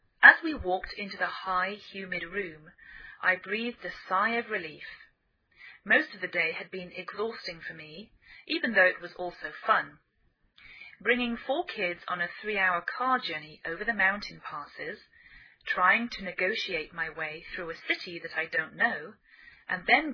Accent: England, United Kingdom; now in United States; I'm English.I live in the northwest of the United States.

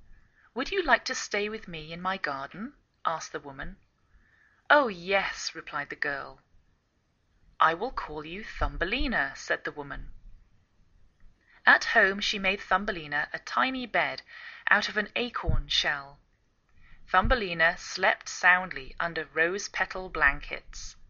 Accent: England, United Kingdom; now in United States

